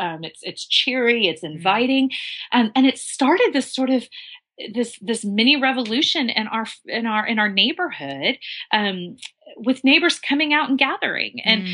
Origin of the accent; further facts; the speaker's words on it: Dallas, Texas, United States; because I grew up in Dallas and entertainment was, you know, with a big fat E, entertainment.